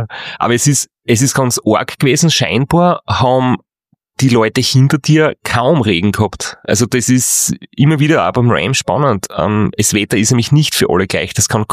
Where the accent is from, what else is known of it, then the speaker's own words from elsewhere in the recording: Austria; es wird oft gesagt, dass unser österreichischer Dialekt halt sehr, sehr lustig ist oder sehr, sehr gut gefunden wird und dass wir bitte ja nicht Hochdeutsch reden sollten und das ist halt so ein klassischer Österreicher.